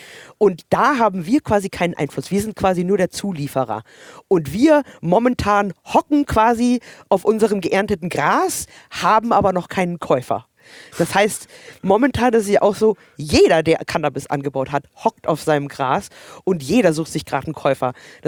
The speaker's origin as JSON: {"language": "German", "country": "Canada", "said": "Nee, also das gab es bei uns in Kanada auch überhaupt nicht."}